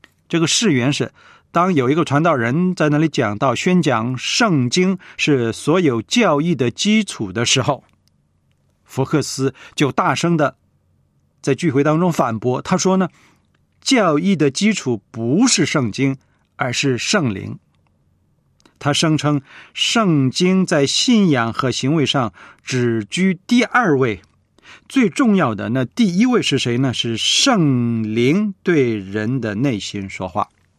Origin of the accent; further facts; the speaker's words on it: China; 我们中国人